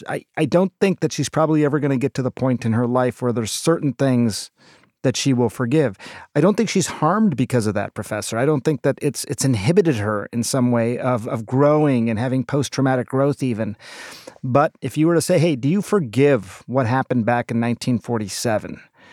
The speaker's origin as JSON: {"language": "English", "country": "India", "said": "It's not always easy, I grew up, I'm Indian"}